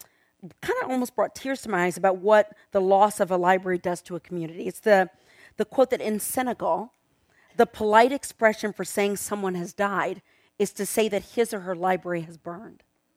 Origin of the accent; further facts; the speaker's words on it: Houston, Texas, United States; I just came back from doing a series of library events in my hometown of Houston.